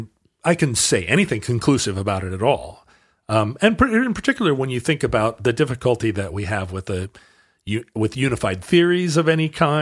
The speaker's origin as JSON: {"language": "English", "region": "Alaska", "country": "United States", "tie": "born or raised there", "said": "Growing up in Alaska, there's a lot of hard drinking, but there is hard drinking all around the world."}